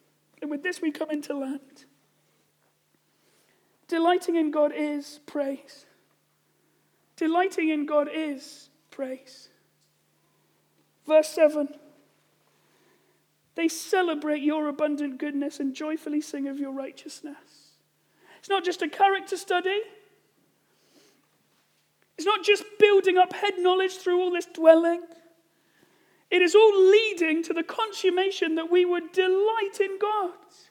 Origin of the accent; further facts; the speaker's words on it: England, United Kingdom; I think it's because I'm English.